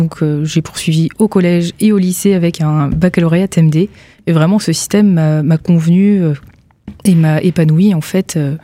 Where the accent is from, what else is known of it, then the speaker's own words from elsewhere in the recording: Metz, Grand Est, France; effectivement, je viens de Metz, je passe dans une radio nancéenne